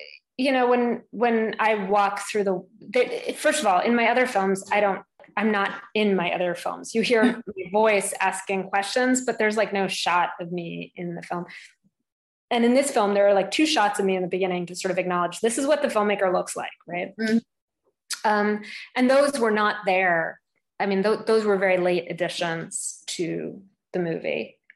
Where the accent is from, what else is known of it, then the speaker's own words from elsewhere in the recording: England, United Kingdom; I'm white, the fact that I'm a woman, the fact that I'm a Northerner